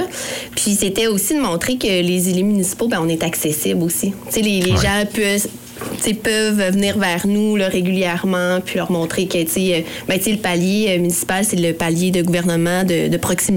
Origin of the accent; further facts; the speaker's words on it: Quebec City, Quebec, Canada; born there; now in Baie-Comeau, Canada; à ma ville d'adoption parce que moi, je suis native de Québec, donc ça fait 16 ans que je suis à Baie-Comeau.